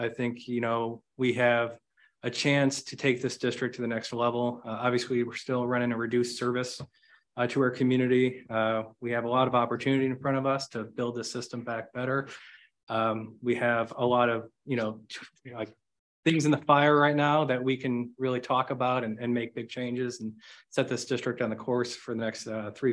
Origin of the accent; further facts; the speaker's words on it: Cottage Grove, United States; I'm from Cottage Grove, representing ATU 757.